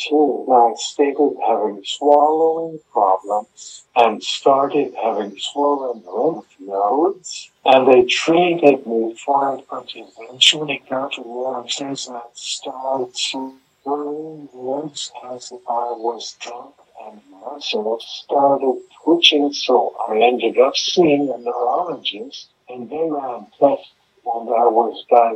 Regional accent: Woodruff, Wisconsin, United States; I'm from northern Wisconsin in a little town called Woodruff.

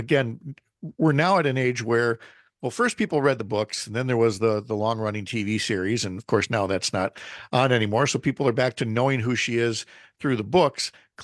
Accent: Minnesota, United States; I am totally familiar with that, having been born and raised in Minnesota, then marrying a good Wisconsin farm girl and getting into that back and forth about Minnesota lakes

